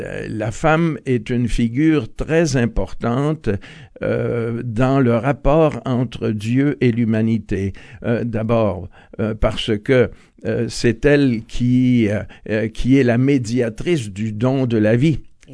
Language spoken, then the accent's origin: French; Canada; Comme vous le savez, je suis canadien.